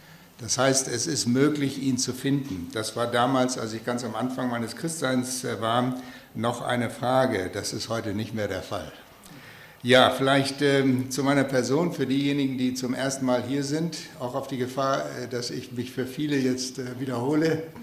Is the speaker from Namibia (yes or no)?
yes; Namibia; moved away as an adult; also born or lived in Göttingen, Germany / California, United States; ich komme aus Namibia, bin dort geboren und aufgewachsen, nach dem Abitur nach Göttingen zum Studium der Physik, nach dem Diplom nach Amerika, nach Kalifornien zum Postgraduate-Studium